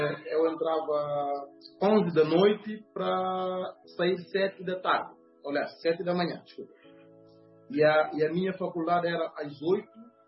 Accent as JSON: {"language": "Portuguese", "region": "Bissau", "country": "Guinea-Bissau", "tie": "born or raised there", "said": "Eu sou natural da Guiné-Bissau, de uma família humilde, pai e mãe ainda de vida, 2 irmãos mais velhos, 3 irmãs mais novas e 2 irmãs mais velhas. Eu estudei lá em Bissau"}